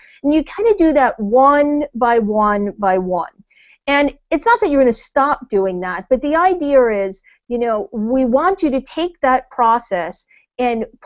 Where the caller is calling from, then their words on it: New Jersey, United States; I am hanging out from the Jersey Shore